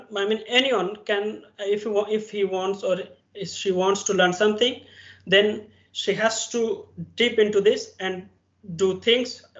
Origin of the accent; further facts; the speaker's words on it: India; English is a second language; now in Spain; I'm from India.